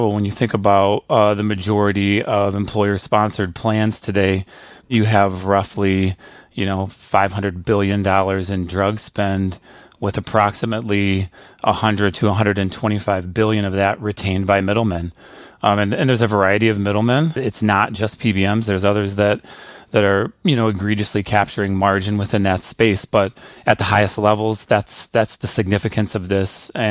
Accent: Chicago, Illinois, United States; now in Des Moines, United States; So I guess first and foremost, I grew up in Chicago. I chose Drake University for pharmacy school, so I now reside in Des Moines. So a Midwesterner

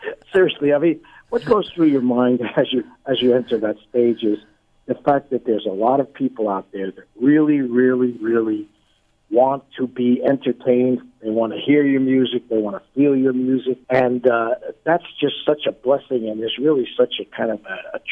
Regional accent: New York, United States; Well, you know, growing up in New York, we had a great advantage, man.

